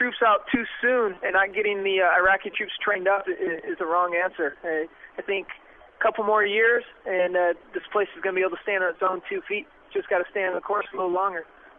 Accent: Kingsley, Michigan, United States; now in Fort Stewart, United States; I'm originally from Kingsley, Michigan. I'm currently stationed in Fort Stewart, Georgia.

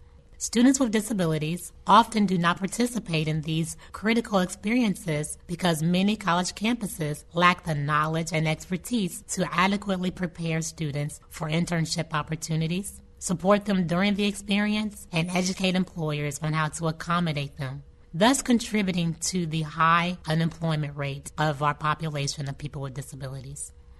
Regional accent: Columbus, Ohio, United States; After graduating, I returned to my hometown of Columbus, Ohio

